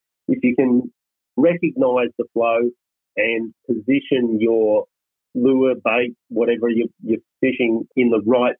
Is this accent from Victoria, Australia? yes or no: yes; Bayswater, Victoria, Australia; I grew up in Victoria in Bayswater, outer eastern sort of Melbourne, and used to go a lot to Mallacoota, Gippsland Lake, Bem River.